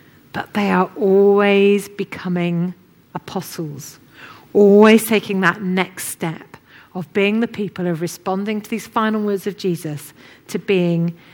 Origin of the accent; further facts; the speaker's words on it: United Kingdom; because we're British people